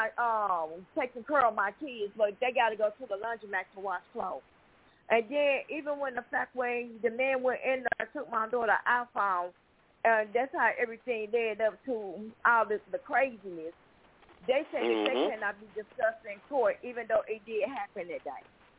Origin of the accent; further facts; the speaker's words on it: Illinois, United States; I'm not from Ohio. I'm from Illinois.